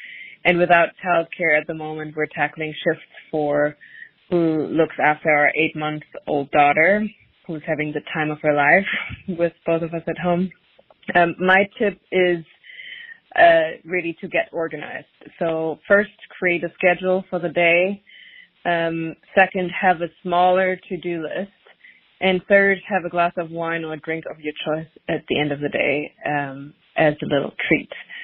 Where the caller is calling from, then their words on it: Brooklyn, New York, United States; I'm dialing in from Brooklyn, New York.